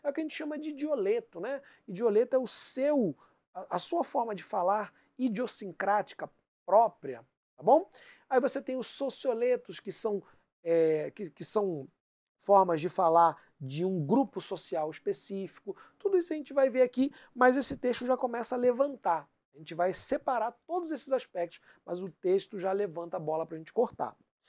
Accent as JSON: {"language": "Portuguese", "region": "Rio de Janeiro", "country": "Brazil", "said": "eu sou carioca"}